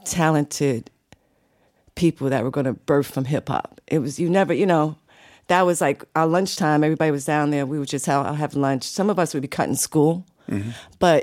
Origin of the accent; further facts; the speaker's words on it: Harlem, New York, United States; also born or lived in Bronx / Brooklyn; I was born in the Bronx, but I was raised in Harlem and Brooklyn.